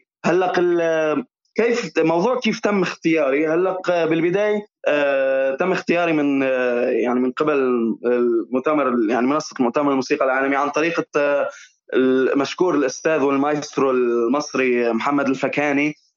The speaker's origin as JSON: {"language": "Arabic", "country": "Syria", "said": "نحكي عن صعوباتنا اللي عم تواجهنا نحن كشباب سوري"}